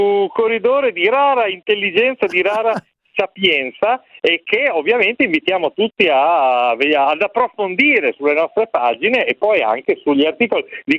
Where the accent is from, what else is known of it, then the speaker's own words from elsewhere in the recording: Emilia-Romagna, Italy; accent: Ferrarese; con la mia Z ferrarese